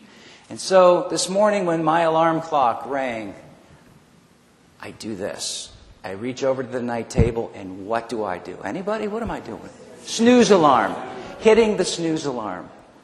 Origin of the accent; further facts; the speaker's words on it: Cleveland, Ohio, United States; I grew up in a city. I grew up outside of Cleveland